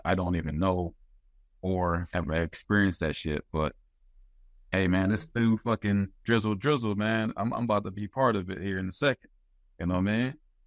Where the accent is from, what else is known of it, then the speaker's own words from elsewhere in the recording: Philadelphia, Pennsylvania, United States; So again, I'm from Philly, man.